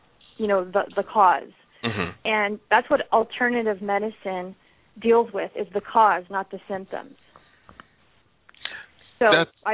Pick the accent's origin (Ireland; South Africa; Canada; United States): Canada; I'm from Canada, I crossed the international border to the USA.